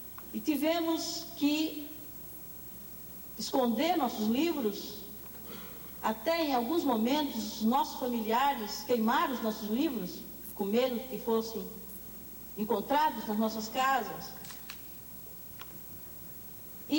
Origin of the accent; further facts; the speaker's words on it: Northeast Region, Brazil; born there; Nascemos os dois no Nordeste